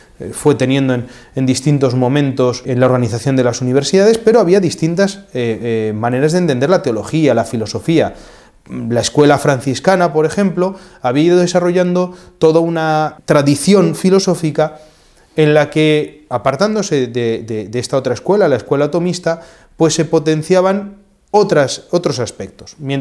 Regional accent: Spain; nosotros, yo que soy español, ¿no?

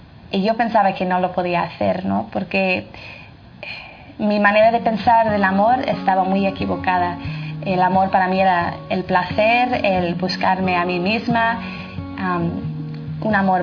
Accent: Northern Ireland, United Kingdom; Spanish is a second language; En Irlanda, yo soy de Irlanda del Norte, sí. Así que si digo alguna palabra que no está bien, tú me corriges

